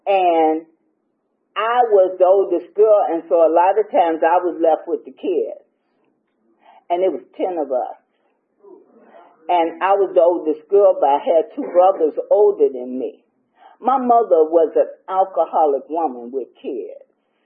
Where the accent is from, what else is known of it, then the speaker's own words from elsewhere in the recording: Chicago, Illinois, United States; born there; I was born in Chicago. And both my mother and my father were alcoholics.